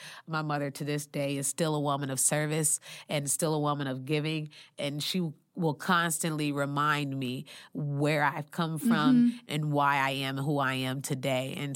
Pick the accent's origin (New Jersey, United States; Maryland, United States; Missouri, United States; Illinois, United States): Illinois, United States; Springfield; I'm a kid from Springfield, Illinois.